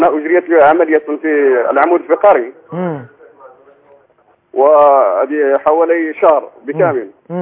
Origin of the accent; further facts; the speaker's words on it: Morocco; moved away as an adult; ولكن هم في القنصلية عندنا في المغرب شوية صعبة شوية الحالة.